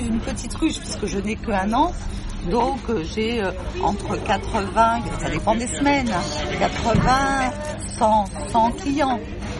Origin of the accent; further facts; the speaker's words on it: Paris, Île-de-France, France; je suis une pure parisienne et la campagne, c'est vraiment pas mon truc.